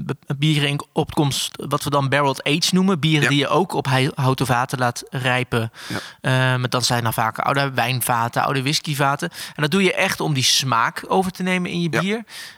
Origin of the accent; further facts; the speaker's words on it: Netherlands; ik als Nederlander zeg altijd, België is het bierland.